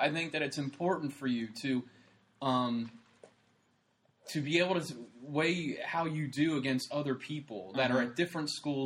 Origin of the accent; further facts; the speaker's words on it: Pennsylvania, United States; Because I'm from Pennsylvania, and I wrestled from kindergarten to third grade